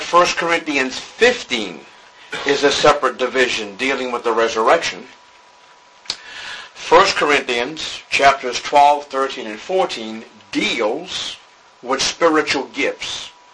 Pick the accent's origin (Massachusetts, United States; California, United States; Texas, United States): Massachusetts, United States; Boston; accent: Bostonian; So you bear with me, with my Bostonian accent, and all I ask is that you follow along.